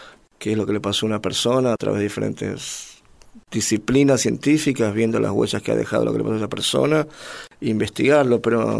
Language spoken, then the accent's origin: Spanish; Buenos Aires, Argentina; de la Paternal.